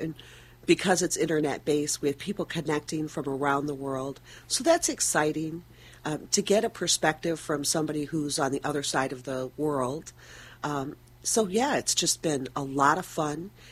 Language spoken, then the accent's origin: English; Pontiac, Michigan, United States; born there; now in Westland, United States; Yes. Mm-hmm. I was born in Pontiac.